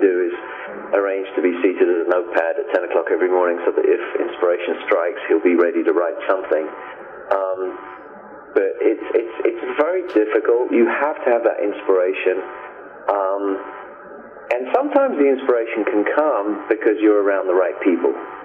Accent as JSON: {"language": "English", "region": "London", "country": "United Kingdom", "tie": "born or raised there", "said": "I grew up in Maida Vale in London"}